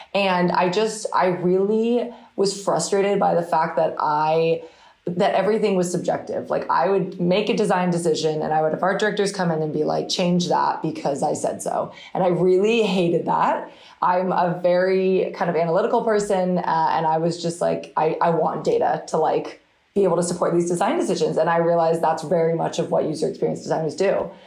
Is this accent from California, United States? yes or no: yes; San Diego, California, United States; I'm from San Diego originally, moved to Los Angeles, which is kind of where the work and, you know, a lot of the jobs were.